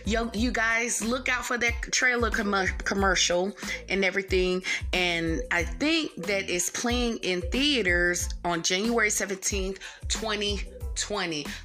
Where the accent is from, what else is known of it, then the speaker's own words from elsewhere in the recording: Raleigh, North Carolina, United States; But Hurricane Fran did some damage, especially in my hometown, Raleigh, North Carolina.